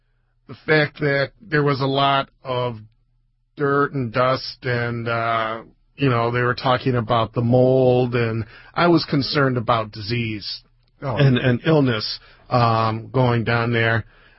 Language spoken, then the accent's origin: English; Detroit, Michigan, United States; born there; So to us, even though I was born in Detroit, when I was a little kid, home was New Orleans.